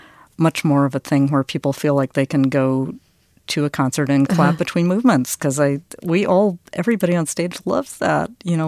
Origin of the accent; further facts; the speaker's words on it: the South, United States; I'm from the South, so I understand protocol, you know, and following the rules and all of that stuff.